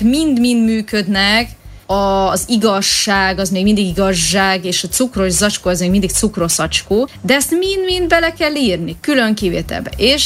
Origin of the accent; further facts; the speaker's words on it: Hungary; Akkor legyen magyar. Én itt vagyok magyarként